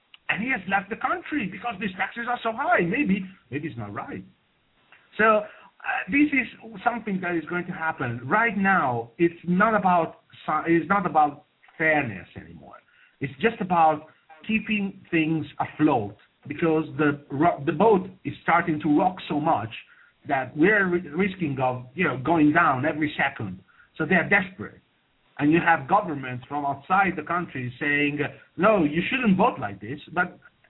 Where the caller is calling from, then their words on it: Italy; English is a second language; So right now, I'm talking from Italy, a country that used to be independent.